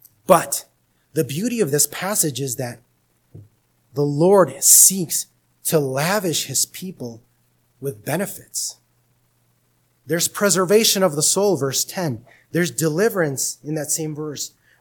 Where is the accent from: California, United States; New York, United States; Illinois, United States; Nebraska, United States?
California, United States; Lynwood; Because you see, I grew up in Linwood, California. Now, if you're not familiar with Linwood, California, this is right next to Compton.